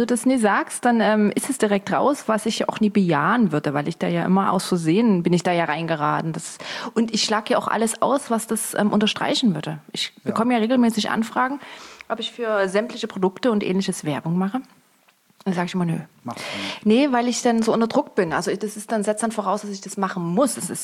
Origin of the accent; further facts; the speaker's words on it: Dresden, Saxony, Germany; born there; Ja, und ich bin im Friedrichstädter Krankenhaus geboren.